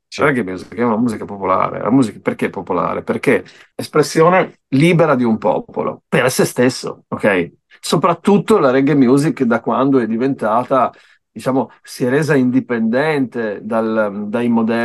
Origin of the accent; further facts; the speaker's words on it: Pordenone, Friuli-Venezia Giulia, Italy; born there; Chiaramente non sono nato in Salento, sono nato in luoghi più freddi